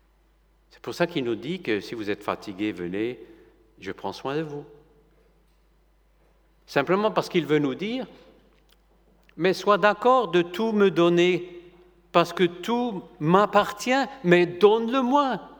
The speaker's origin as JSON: {"language": "French", "country": "France", "said": "Si je veux voir le président de la République, en tant que chez nous en France"}